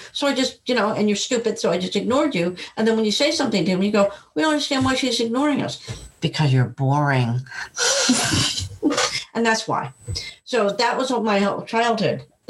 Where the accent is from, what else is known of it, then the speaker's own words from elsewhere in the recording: Erie, Pennsylvania, United States; born there; I was born in Erie, Pennsylvania.